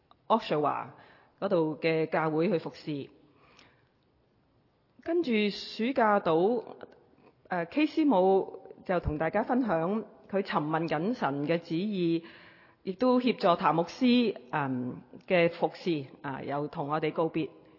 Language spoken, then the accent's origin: Cantonese; China; 咁我哋中國人呢，我哋大家都讀過下